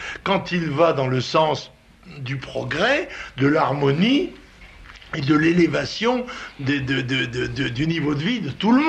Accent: France; parce que je suis français et que je m'indigne au nom de la France

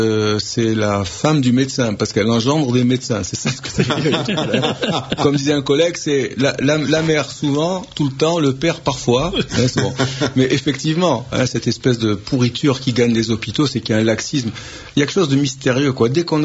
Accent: Algeria; Moi, quand j'étais petit en Algérie, il faisait 60 à l'ombre.

